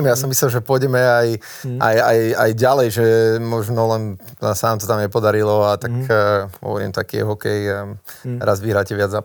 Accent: Považská Bystrica, Trenčín Region, Slovakia; ja som vyrastal v Poľskej Bystrici odchovanec

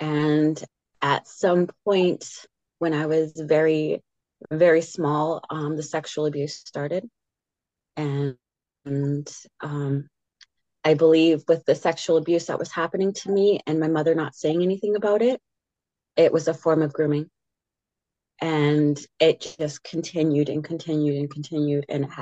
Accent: Edmonton, Alberta, Canada; also born or lived in Vancouver; I was born in Edmonton and raised between Vancouver and Edmonton.

